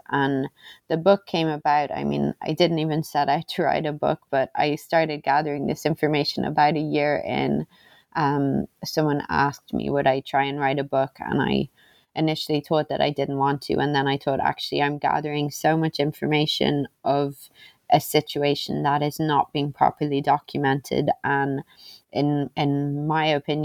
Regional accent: Ireland; So like you said … I'm an Irish journalist.

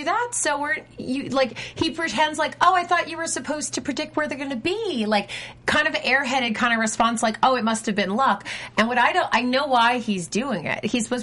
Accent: United States; I'm American. I don't know those meters.

